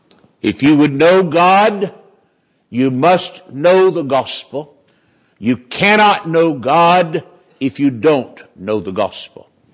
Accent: Winston-Salem, North Carolina, United States; He was an evangelist who lived in my hometown in Winston-Salem, North Carolina.

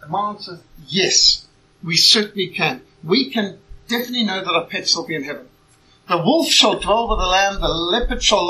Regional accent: Zimbabwe; I was brought up in Rhodesia, Africa, and it was possible. They didn't have the kind of laws you probably got over here.

